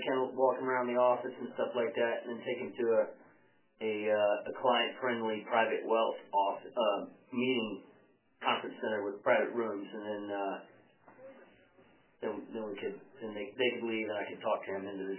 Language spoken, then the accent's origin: English; Mississippi, United States; I think I told you I grew up in Mississippi.